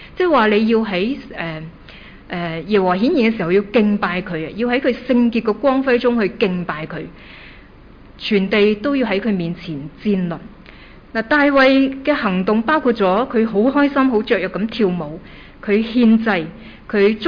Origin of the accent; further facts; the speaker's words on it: China; 有时候我们中国人可能比较含蓄一些。